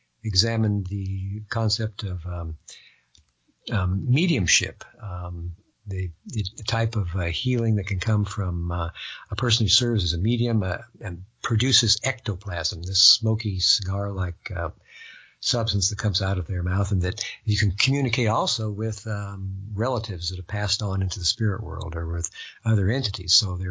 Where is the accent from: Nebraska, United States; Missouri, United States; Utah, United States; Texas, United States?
Nebraska, United States; moved away; also born or lived in Kentucky; Coincidentally, that was the year I moved to Kentucky. I was originally from Nebraska, and I was an old hippie at the time